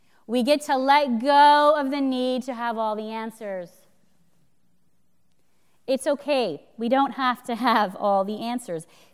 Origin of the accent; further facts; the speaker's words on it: Los Angeles, California, United States; And I grew up in Los Angeles, very much a city girl.